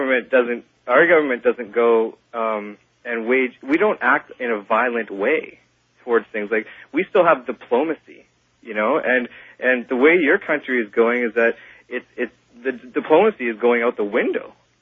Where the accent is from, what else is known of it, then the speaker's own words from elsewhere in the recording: Canada; As a Canadian